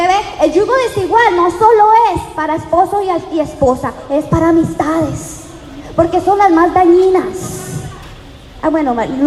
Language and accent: Spanish; Cali, Valle del Cauca, Colombia; Yo soy de Cali, Colombia, y ya bailan mucha salsa.